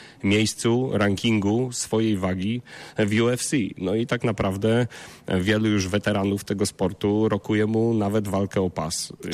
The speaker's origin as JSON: {"language": "Polish", "town": "Nowy Tomyśl", "region": "Greater Poland Voivodeship", "country": "Poland", "tie": "born or raised there", "said": "Miejsce dla mnie bardzo sentymentalne, bo jestem rodowitym Nowotomyślanem"}